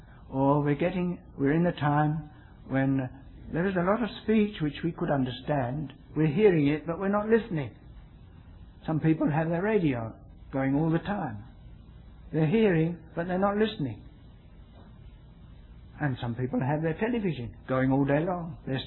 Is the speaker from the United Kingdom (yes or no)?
yes; United Kingdom; But still, I'm a citizen of the kingdom. I'm still a British subject, but I'm not very privileged.